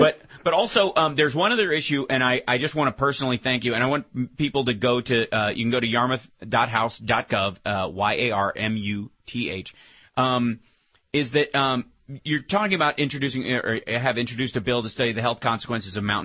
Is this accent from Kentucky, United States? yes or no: yes; Peekskill, Kentucky, United States; Many people may or may not know I'm originally from Peekskill, Mill, Kentucky. At the time, one road, 46 people.